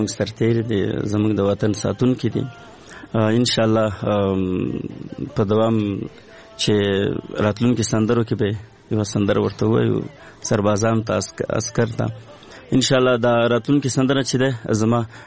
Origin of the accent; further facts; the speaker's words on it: Paktia, Afghanistan; او زه د لوی پکتیا یم او د سید کرم ولسوالی کلمو کوسین دی